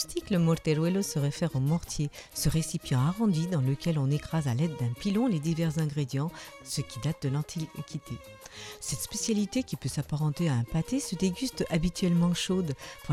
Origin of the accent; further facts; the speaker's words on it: Cuenca, Castilla-La Mancha, Spain; surtout parce que c'est ma ville natale. Du haut de ses 1000 mètres d'altitude, Cuenca est située entre Madrid et Valencia.